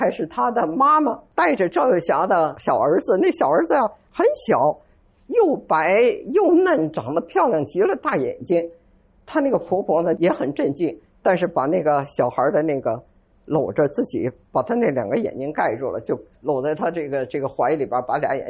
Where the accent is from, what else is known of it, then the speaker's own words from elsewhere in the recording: Huaibei, Anhui, China; 我家老家淮北，就是安徽的淮北